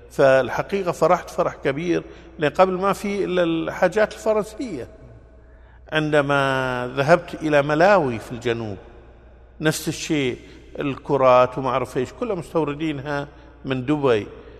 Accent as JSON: {"language": "Arabic", "country": "Kuwait", "said": "فاخترت مساجد كل مسجد في منطقة معينة عندنا بالكويت"}